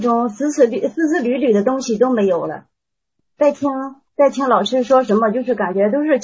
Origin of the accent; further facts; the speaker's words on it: Qingdao, Shandong, China; 是山东青岛平住的老师。